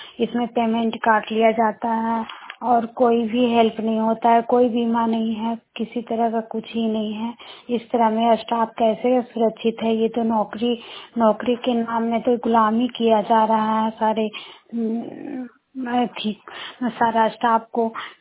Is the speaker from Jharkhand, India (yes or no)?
yes; Barkagaon, Jharkhand, India; बड़कागांव प्रखंड की रहने वाली हूँ, लेकिन मेरा पोस्टिंग चुरचू ब्लॉक में है।